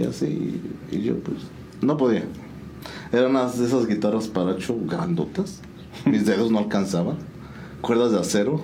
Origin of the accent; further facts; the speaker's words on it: San Juan del Río, Querétaro, Mexico; originalmente San Juan del Río, 100% sanjuanense.